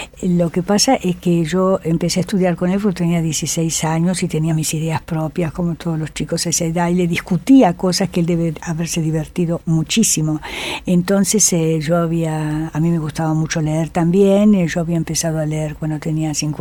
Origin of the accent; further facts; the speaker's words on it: Japan; Yo soy japonesa, entonces lógicamente el respeto por el otro es fundamental.